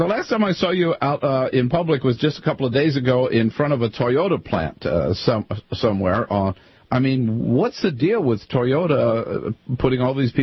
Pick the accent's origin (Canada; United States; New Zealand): United States; California; Every time I talk to people from my home state there, California, things are in such bad shape there right now.